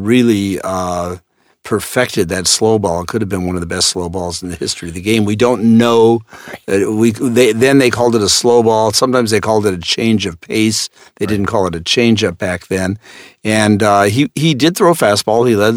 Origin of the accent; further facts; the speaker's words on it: Seattle, Washington, United States; I'm not an expert on the current era, but I'm from Seattle